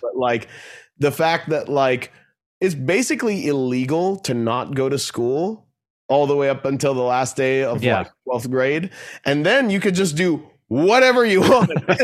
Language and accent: English; Bethesda, Maryland, United States; And growing up in Bethesda, Maryland